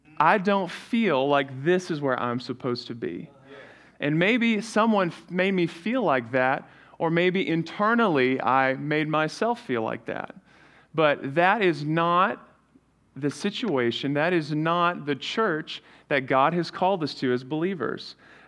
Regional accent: New Zealand; I remember when I was growing up in New Zealand on the mission field. My dad is obviously still a minister, but we grew up in New Zealand.

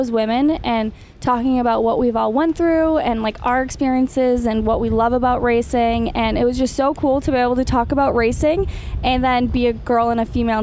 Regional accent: Wisconsin, United States; I grew up in Wisconsin, snow way up north.

